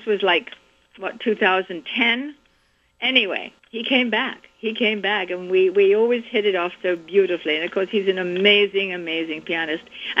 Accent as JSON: {"language": "English", "region": "London", "country": "United Kingdom", "tie": "born or raised there", "said": "And I was born and raised in London."}